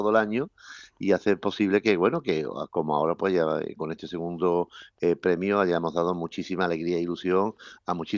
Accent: Chipiona, Andalusia, Spain; le ha tocado a mi pueblo y yo estoy pues la más de feliz y contento de que Chipiona haya tenido este segundo premio.

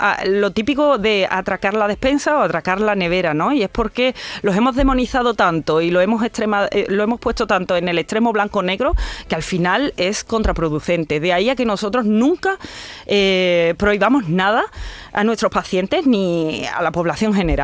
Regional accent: Jerez de la Frontera, Andalusia, Spain; Bueno, somos de Jerez de la Frontera, los dos

